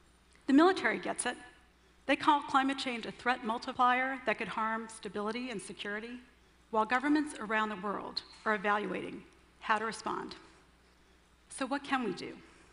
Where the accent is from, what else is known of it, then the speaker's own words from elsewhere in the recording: New Orleans, Louisiana, United States; Skyline of my hometown, New Orleans. It was a great place to grow up